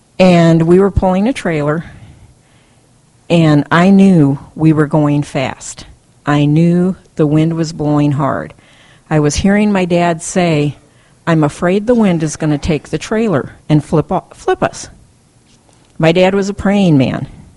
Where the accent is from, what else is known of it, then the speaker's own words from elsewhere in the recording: Waupaca, Wisconsin, United States; born there; I was born in Waupaca, but they did still live in New London at the time